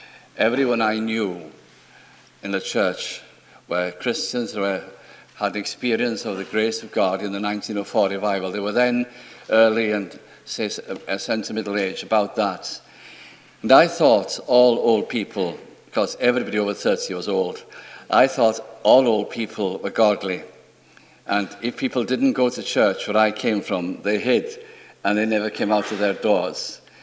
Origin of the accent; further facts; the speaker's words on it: Wales, United Kingdom; I think it is apparent that I'm Welsh. I think you can tell that by now. I only have to open my mouth and people know where I'm from. Well, my background, now don't run away when I tell you, is Calvinistic Methodism.